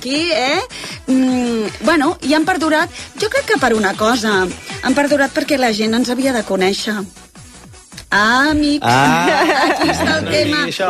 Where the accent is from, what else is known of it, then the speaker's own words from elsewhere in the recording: Barcelona, Catalonia, Spain; accent: xava; jo sóc nascuda a Barcelona, sóc barcelonina xava absolutament, ho he de dir, i sí, tot en bla, excepte quan he de gravar publicitat que ho neutralitzo